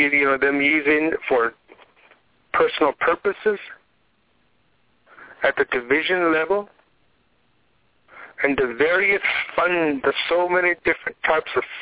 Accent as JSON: {"language": "English", "region": "Arizona", "country": "United States", "said": "I'm a grassroots person. I'm from Western Navajo"}